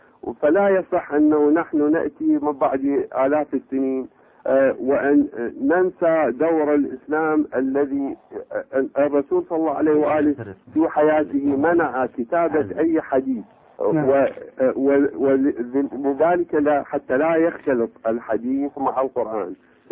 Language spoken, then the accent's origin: Arabic; England, United Kingdom; أنا أريد أصحح، أنا مو من جدة، أنا الحقيقة من إنجلترا، وعندي مداخلة